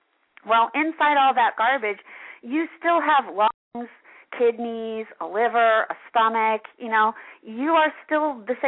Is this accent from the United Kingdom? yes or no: no; New York City, New York, United States; And you know, I'm from New York City, so that's like, you know, club dancing.